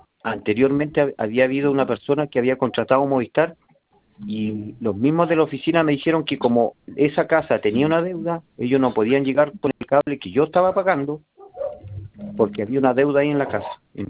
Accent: Coyhaique, Aysén, Chile; yo soy de Coyhaique, la primera región

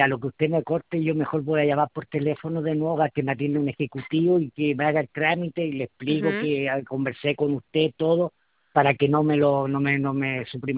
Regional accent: Laja, Biobío, Chile; porque yo soy de Laja, acá no hay una, ¿cómo se llama? Un centro de pago

